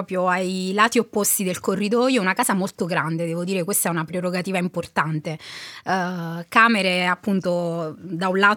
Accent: Campobasso, Molise, Italy; born there; also born or lived in Perugia; now in Rome, Italy; Sono nata a Campobasso, ho fatto l'università a Perugia, uh-huh, una volta che ho finito l'università mi sono trasferita a Roma

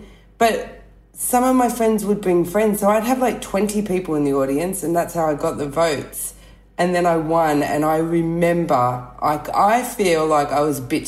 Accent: Sydney, New South Wales, Australia; now in Perth, Australia; I'm from Sydney and then my husband's from Perth and him and I did long distance for like 18 months, and then I moved to Perth in 2000 and something for him, 2009

